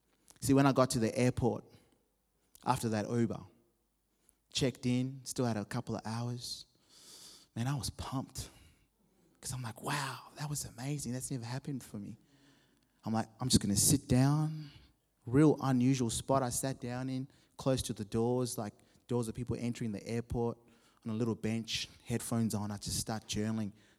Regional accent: Harare, Zimbabwe; I've just been to my hometown, Zimbabwe. Harare is the town. I hadn't been for 10 years.

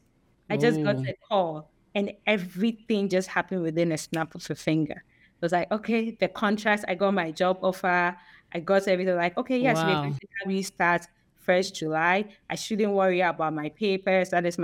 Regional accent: Ghana; You know how growing up in Ghana, we always see all these development projects.

